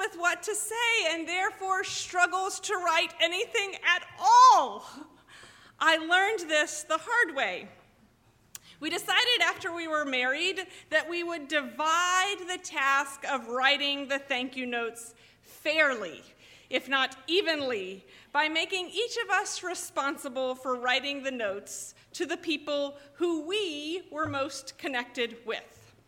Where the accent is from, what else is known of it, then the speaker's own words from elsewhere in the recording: the South, United States; You may remember that I grew up in the South, and we write thank you notes in the South.